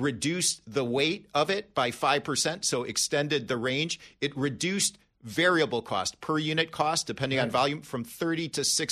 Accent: Cleveland, Ohio, United States; I grew up blue collar in Cleveland.

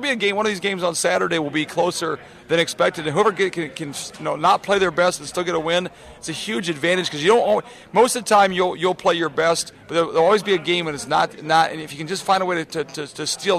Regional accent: Iowa, United States; So I grew up, I'm from Iowa, so I'm a huge, I still love my home state.

